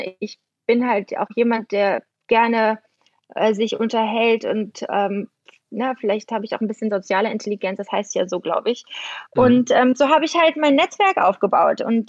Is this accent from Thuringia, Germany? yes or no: yes; Thuringia, Germany; ich bin in Thüringen groß geworden. Ich bin eigentlich als Tomboy, nicht kleines Mädchen, eher als kleiner Junge, auf den Bäumen, den Thüringer Bäumen und Wäldern groß geworden